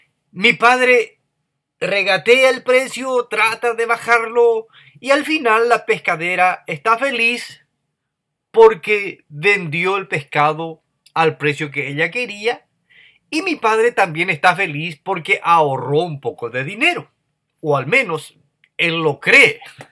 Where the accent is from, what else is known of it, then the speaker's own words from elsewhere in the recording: India; Spanish is a second language; para mí, que soy procedente de la India, no estoy alarmado para nada.